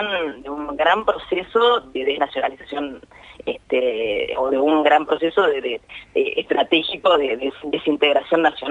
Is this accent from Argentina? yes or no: yes; Buenos Aires Province, Argentina; yo soy de Sarra, de todo el cordón norte productivo de la provincia de Buenos Aires